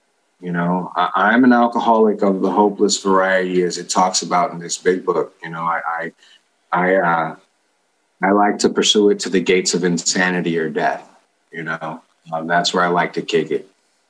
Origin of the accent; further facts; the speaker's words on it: Oakland, California, United States; You know, I born and raised in East Oakland, large Mexican family.